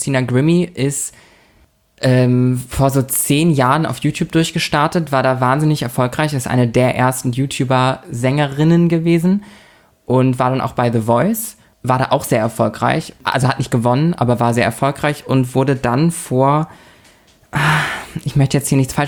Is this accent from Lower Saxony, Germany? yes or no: no; Lübeck, Schleswig-Holstein, Germany; es gibt bei uns in der Heimatstadt, wir kommen ja aus der Stadt der Sieben Türme, das heißt, wir haben sehr schöne Kirchen in der Innenstadt.